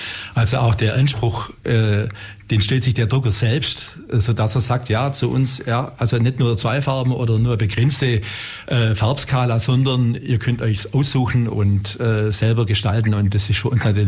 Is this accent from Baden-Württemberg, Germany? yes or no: yes; Ulm, Baden-Württemberg, Germany; ich bin aus Ulm und bin Architekt.